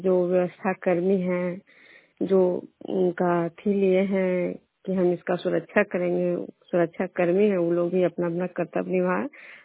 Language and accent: Hindi; Bihar, India; Programme खजरा पंचायत नालंदा से, मैं नौसा प्रखंड के निवासी हूँ।